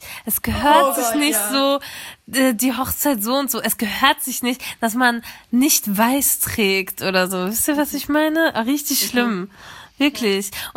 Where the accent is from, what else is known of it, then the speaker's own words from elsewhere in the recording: Germany; born there; für mich als Mensch mit Migrationshintergrund. Ich bin zwar in Deutschland geboren